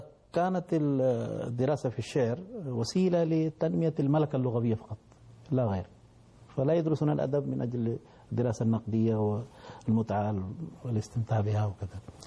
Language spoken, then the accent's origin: Arabic; India; Arabic is a second language; هنا دخلت في الفصل وأنا وطالب هندي أيضا كان من جنوب الهند. دخلنا فسألنا الأستاذ أي من أين أنتم؟ قلنا من الهند.